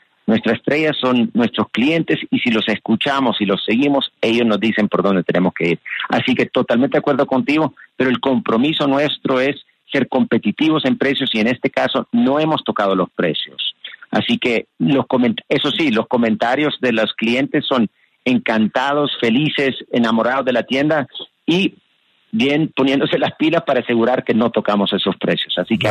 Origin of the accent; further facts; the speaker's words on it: El Salvador; nosotros como somos de El Salvador, un pequeño país que sufre y sufría de los mismos temas y penas que tenemos aquí en Colombia